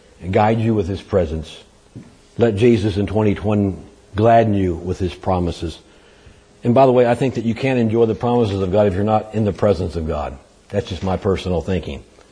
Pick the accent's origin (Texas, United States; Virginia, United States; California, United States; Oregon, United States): California, United States; I grew up in California where there's a lot of irrigation canals